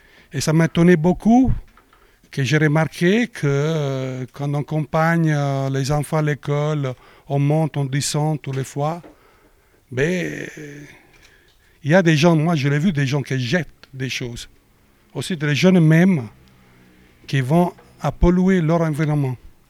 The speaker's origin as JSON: {"language": "French", "country": "Italy", "second_language": "French", "said": "parce que moi je suis italien, j'ai suivi aussi en Italie"}